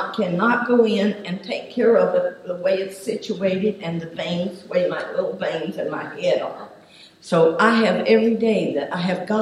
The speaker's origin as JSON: {"language": "English", "region": "Kentucky", "country": "United States", "also_born_or_lived": "Florida / Louisiana", "accent": "southern", "said": "I know I have a southern accent because I'm originally from Kentucky, but I lived in Florida before I moved here."}